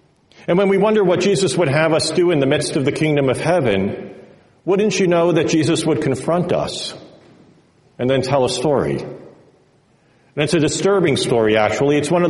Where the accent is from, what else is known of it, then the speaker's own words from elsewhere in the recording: Paramus, New Jersey, United States; Most of you know by now that I grew up in Paramus. But what you may or may not know is that my parents' house backed